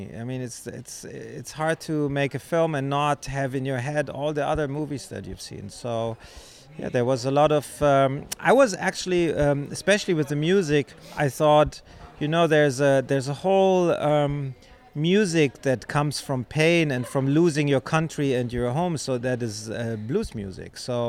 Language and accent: English; West Germany, Germany; because I'm from Western Germany